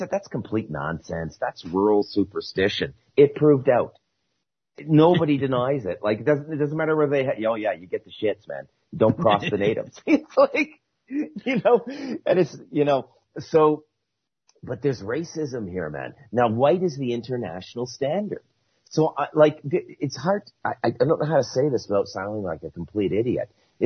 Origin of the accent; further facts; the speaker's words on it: Scotland, United Kingdom; Like, I'm white. I'm Scottish.